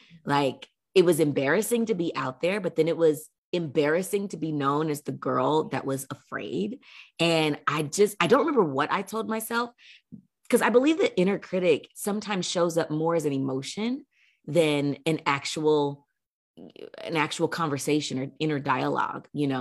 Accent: Oklahoma, United States; And grew up in the South. I grew up in Oklahoma.

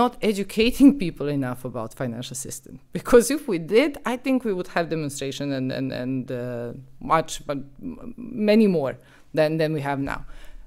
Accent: Serbia; English is a second language; I grew up in Serbia. I grew up in Serbia.

